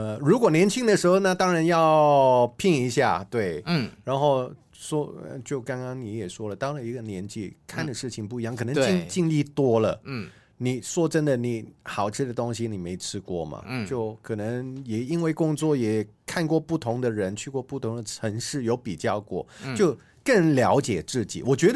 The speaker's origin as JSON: {"language": "Chinese", "country": "Hong Kong", "lives_now": "Taiwan", "said": "跟我一起 casting 的都是台湾人，只有我一个香港人"}